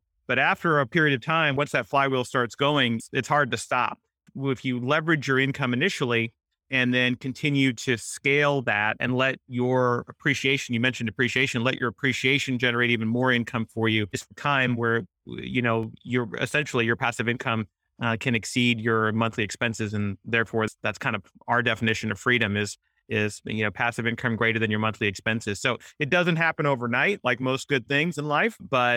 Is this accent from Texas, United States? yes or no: no; Kansas City, Missouri, United States; I grew up in Kansas City, son of Indian immigrant parents.